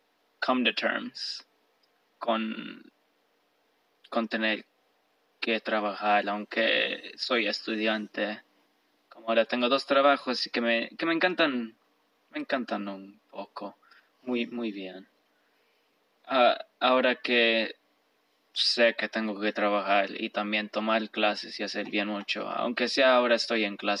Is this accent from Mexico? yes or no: yes; Mexico; now in United States; ya le he dicho a todas las personas que soy de México